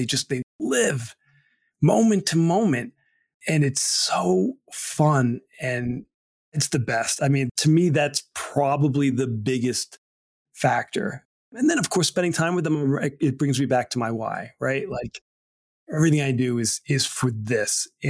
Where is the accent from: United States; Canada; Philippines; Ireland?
Ireland; because I'm an Irishman